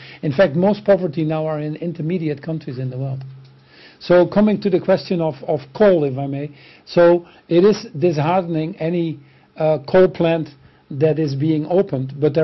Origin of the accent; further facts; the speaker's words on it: Netherlands; I'm from the Netherlands, where we have a party called the PVV, which is pretty scary as well.